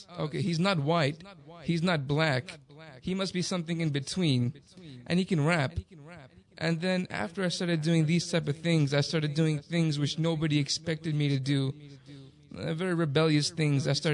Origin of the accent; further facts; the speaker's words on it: Texas, United States; Teenager, I grew up in Texas. It was very unlikely to find someone like me in a place like that.